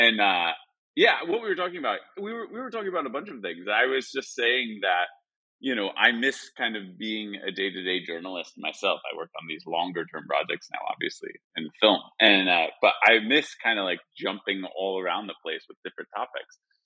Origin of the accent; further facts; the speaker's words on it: United States; now in Spain; And now I run my own studio and I live in Spain, but I'm American.